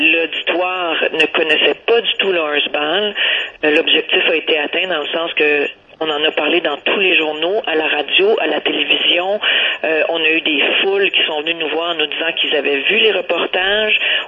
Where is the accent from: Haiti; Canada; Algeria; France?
Canada; Quebec; je viens du Québec au Canada.